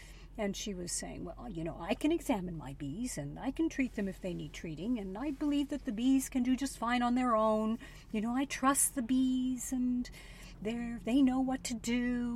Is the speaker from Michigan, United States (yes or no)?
no; San Francisco, California, United States; moved away as an adult; now in New Jersey, United States; I'm from California. Did you know that?